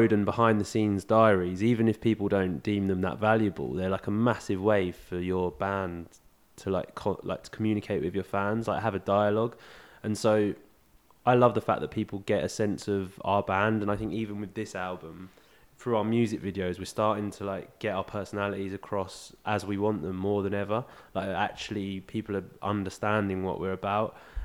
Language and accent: English; Maidstone, South East England, United Kingdom; but I'm actually from Maidstone. So I'm about an hour away from Isaac.